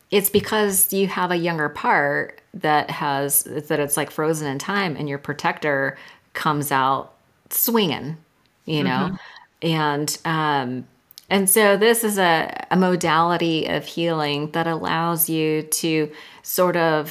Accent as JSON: {"language": "English", "region": "California", "country": "United States", "said": "I am from Silicon Valley, and I was in high tech sales"}